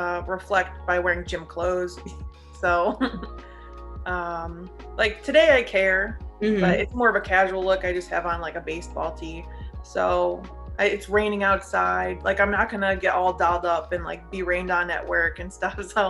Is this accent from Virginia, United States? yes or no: no; Cleveland, Ohio, United States; So, because I'm from Cleveland, I'm a devout Cleveland fan through and through for all teams.